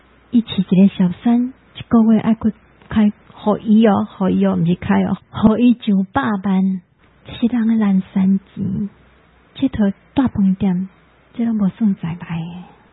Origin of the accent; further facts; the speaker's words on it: Taiwan; 这危害到我们台湾人的健康呢